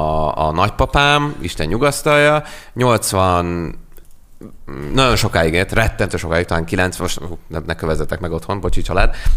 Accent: Budapest, Hungary; ők ketten így vidékiek, nevezzük így, én ugye Pestről jöttem

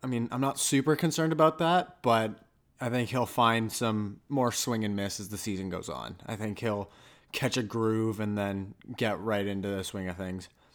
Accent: Canada; as a Canadian, I do love watching the Blue Jays

